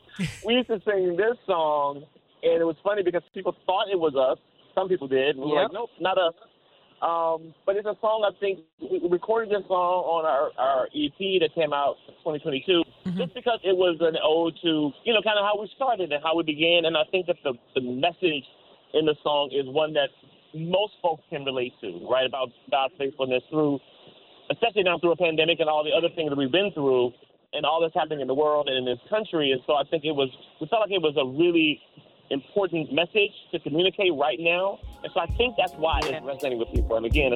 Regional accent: Memphis, Tennessee, United States; we have a lot of similar music influences, both growing up in Memphis.

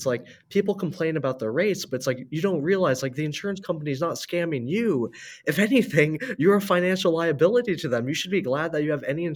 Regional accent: California, United States; Like I know a lot of people in my hometown, just other parts of California

